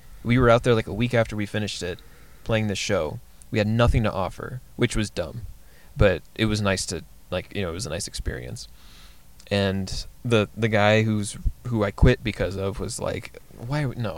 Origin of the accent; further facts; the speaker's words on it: Pueblo, Colorado, United States; I'm from Pueblo. I pulled the name from a street I grew up on in Pueblo.